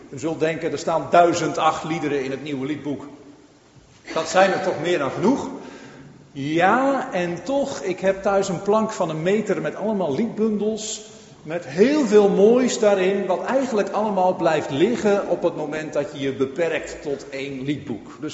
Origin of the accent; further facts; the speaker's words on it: South Holland, Netherlands; kom uit de Alblasse Waard.